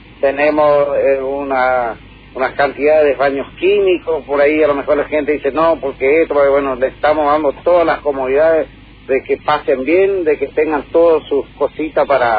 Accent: Puerto León, Misiones, Argentina; also born or lived in Jardín América; Yo soy nacido ahí en Jardín América cuando la sala era de madera todavía, pero oriundo de Puerto León.

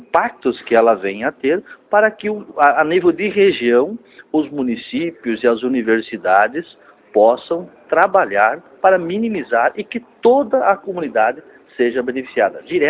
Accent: Porto Mauá, Rio Grande do Sul, Brazil; eu sou de Porto Mauá

